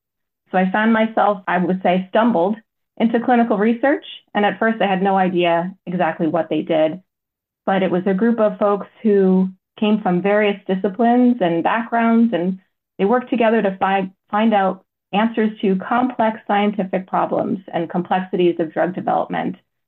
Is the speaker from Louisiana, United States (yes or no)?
no; New Jersey, United States; Growing up in New Jersey, I spent my summers at the beach and the shore and really was interested in what was happening under the sea.